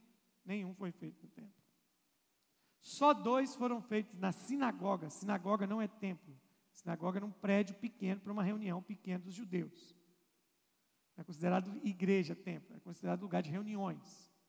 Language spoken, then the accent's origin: Portuguese; Minas Gerais, Brazil; Irmão, como bom mineiro que somos